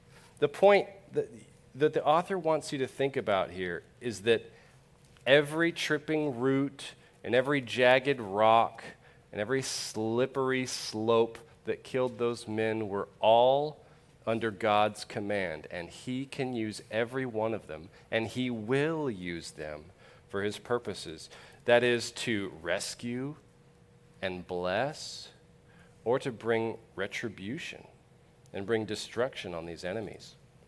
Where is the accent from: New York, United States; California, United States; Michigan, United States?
California, United States; I come from California.